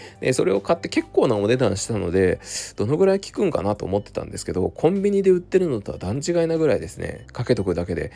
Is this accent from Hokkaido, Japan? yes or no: no; Kurume, Fukuoka, Japan; うちの地元はね、福岡県の久留米市ですけど、